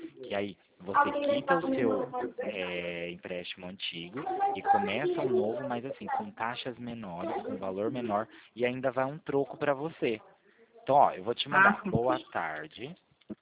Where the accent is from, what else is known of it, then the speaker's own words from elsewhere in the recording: Marília, São Paulo, Brazil; Pertinho daqui. Sou de Marília.